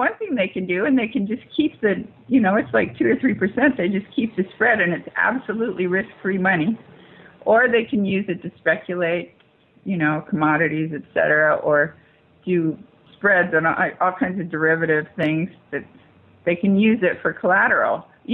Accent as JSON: {"language": "English", "region": "California", "country": "United States", "said": "In fact, I'm from California"}